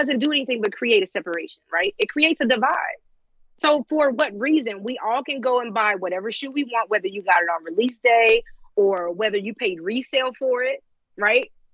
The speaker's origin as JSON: {"language": "English", "town": "Cincinnati", "region": "Ohio", "country": "United States", "said": "because I am from Cincinnati, Ohio, and you know, it's basically something that just represents me and my city."}